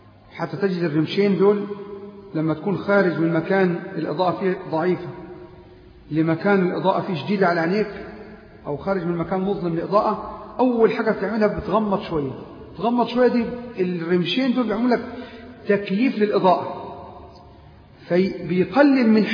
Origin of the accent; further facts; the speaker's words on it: Egypt; تجي تبيض عندنا في مصر